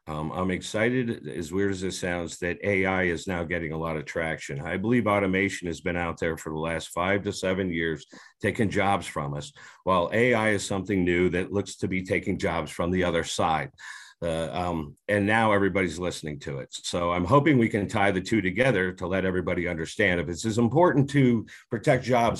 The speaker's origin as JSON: {"language": "English", "region": "California", "country": "United States", "lives_now": "Colorado, United States", "said": "My father was a secretary treasurer. We moved out from California. He got in a lot of trouble during a strike, and he got the option of where to move to besides California. So he chose Colorado, and the rest is history."}